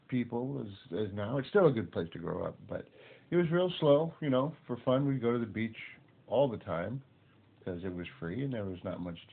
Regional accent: Ventura, California, United States; I grew up in Ventura here, just like you, but quite a while ago.

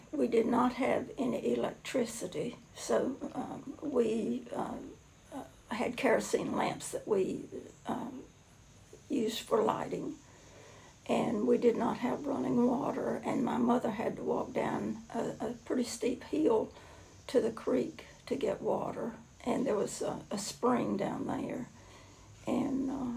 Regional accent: Bessemer City, North Carolina, United States; born there; I was born in a little town called Bessemer City, North Carolina, and I was born at home.

